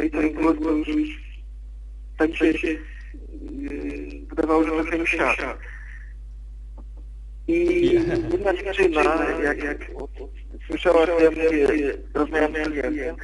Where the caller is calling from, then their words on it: Masovian Voivodeship, Poland; spod Warszawy, 36 lat.